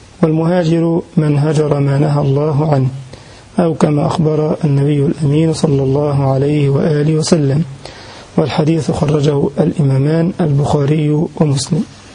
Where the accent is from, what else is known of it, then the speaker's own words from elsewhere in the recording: Egypt; المثل ده موجود عندنا في مصر، لا أدري هل يوجد في بلدانكم أم لا.